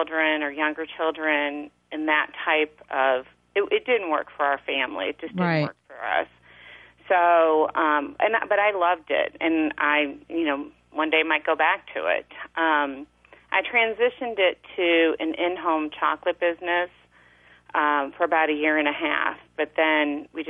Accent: Louisville, Kentucky, United States; My husband and I had moved home to Louisville, Kentucky, which is my hometown

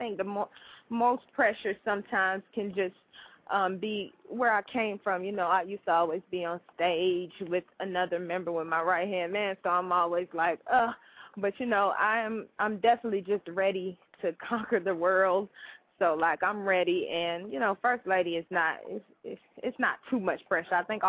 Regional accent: Nigeria; because, you know, I am Nigerian, so they embracing me all the way.

